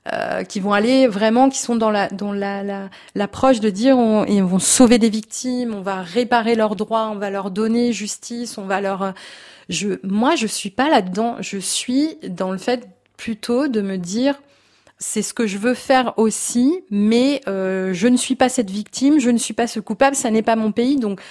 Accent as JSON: {"language": "French", "town": "Moulins", "region": "Auvergne-Rhône-Alpes", "country": "France", "tie": "born or raised there", "said": "j'ai grandi dans le Bourbonnais, j'ai grandi à Moulins-sur-Allier"}